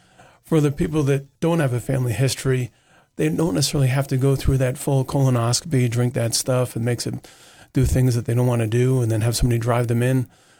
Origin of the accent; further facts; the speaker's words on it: New York, United States; I grew up in New York, not too far from Lyme, Connecticut, where we had Lyme disease.